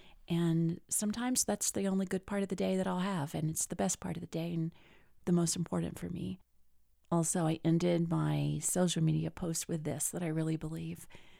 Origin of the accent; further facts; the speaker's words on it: Colorado, United States; from Colorado.